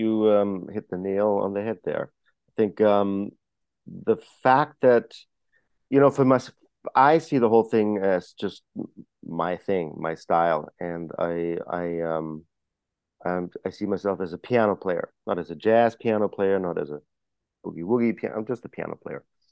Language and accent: English; Germany; At the time when I was growing up in Germany